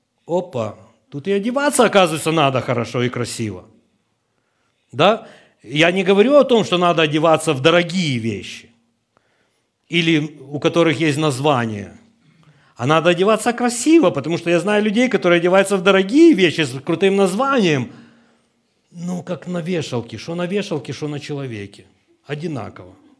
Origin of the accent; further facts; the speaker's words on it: Ukraine; moved away; Ну, мы все приехали с Украины, из Советского Союза, мы все ели с этой алюминиевой посуды, да, в общественных столовых.